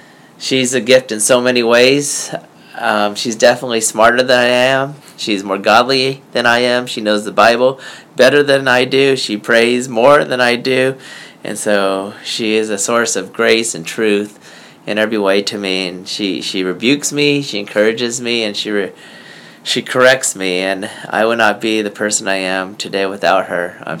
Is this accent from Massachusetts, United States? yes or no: no; California, United States; But I think my experience is a little bit different growing up in California, because there were probably a third to half the people in my classes growing up were at least Chinese, if not Japanese American.